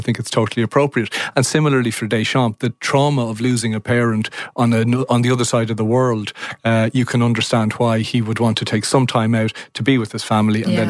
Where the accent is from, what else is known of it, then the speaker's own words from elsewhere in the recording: Swords, County Dublin, Ireland; I'm from Swords, born and bred, and very proud to be from Swords